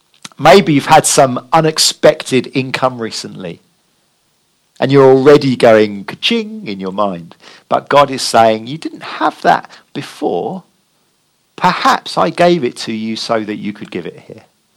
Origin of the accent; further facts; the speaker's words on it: United Kingdom; We're very British and private about our giving, aren't we?